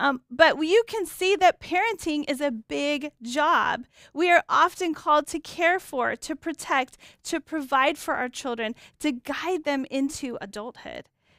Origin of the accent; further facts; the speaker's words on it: Yuba City, California, United States; I grew up in Yuba City. It's a very small town in Northern California, an agricultural community. And I grew up with my parents on a little piece of land.